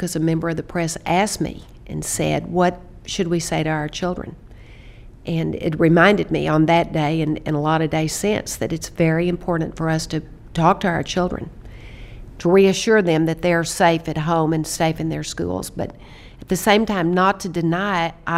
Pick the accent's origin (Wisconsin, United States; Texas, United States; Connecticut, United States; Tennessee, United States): Texas, United States; Midland; I have a group of friends that I grew up with in Midland, Texas, and we travel together every summer